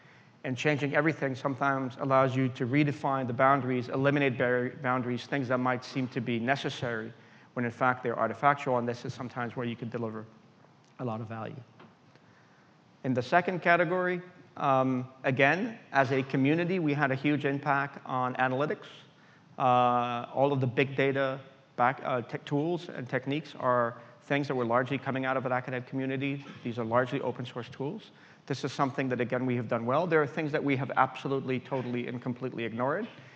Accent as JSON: {"language": "English", "region": "Geneva", "country": "Switzerland", "tie": "born or raised there", "said": "I grew up in Geneva."}